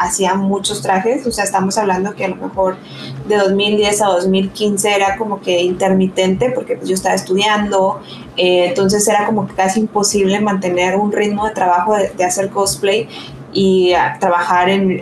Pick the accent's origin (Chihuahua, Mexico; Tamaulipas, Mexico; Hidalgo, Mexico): Chihuahua, Mexico; now in Monterrey, Mexico; vivo en Monterrey, pero yo soy de Chihuahua, entonces en Chihuahua era como que, pues así como que una convención